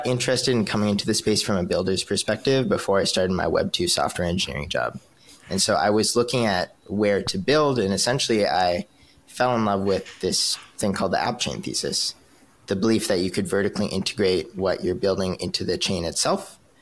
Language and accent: English; Vancouver, British Columbia, Canada; I'm a Canadian man's from Vancouver.